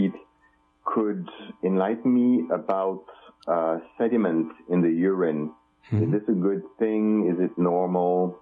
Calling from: Finland; I am calling you from Finland in Scandinavia.

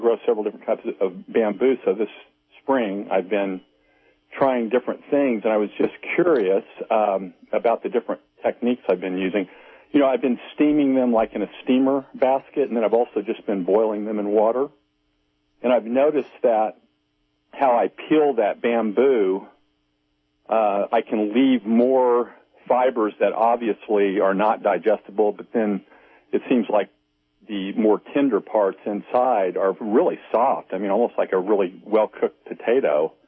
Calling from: Missouri, United States; from Missouri.

